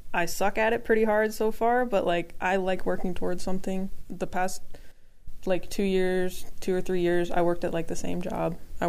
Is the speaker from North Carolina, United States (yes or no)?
yes; North Carolina, United States; I wanted to get started with the Charlotte Fire Department back in my home state